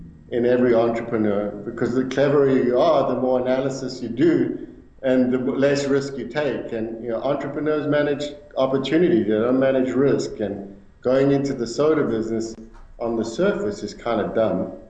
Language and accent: English; South Africa; now in Minneapolis, United States; I'm South African, living in Minneapolis. I've lived here for 9 years